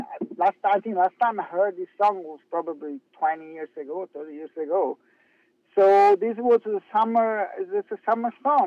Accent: Italy; But that's the way we grew up in Italy.

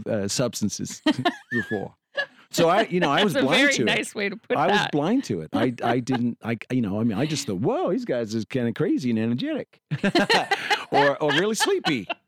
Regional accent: Hadley, England, United Kingdom; moved away; So the little village I grew up in England, Hadley, we knew when I was a kid, if someone came into our village from another village 3 or 4 miles away because their accent was different.

